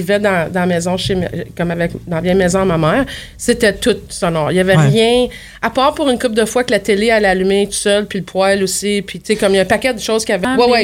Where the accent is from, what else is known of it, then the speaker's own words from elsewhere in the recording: Limoges, Nouvelle-Aquitaine, France; moi, la maison où j'ai grandi à Limoges est incroyablement hantée, active.